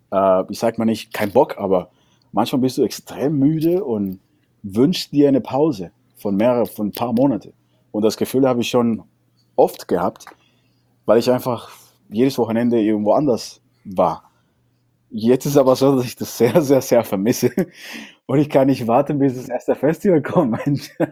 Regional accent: Cuba; now in Germany; ich habe mehr so eine generelle Erinnerung über meine Kindheit in Kuba

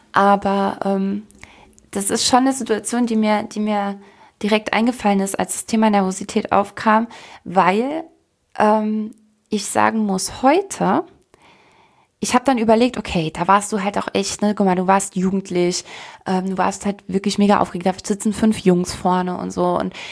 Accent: United States; Dann auch in dem Alter und dann komme ich noch aus Amerika.

